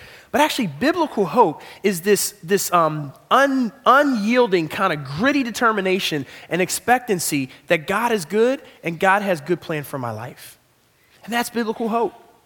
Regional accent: Philadelphia, Pennsylvania, United States; I'm from Philadelphia, and just one thing after another after another.

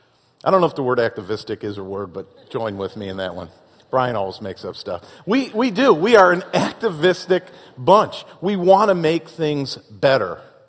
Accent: Chicago, Illinois, United States; I was raised in Chicago.

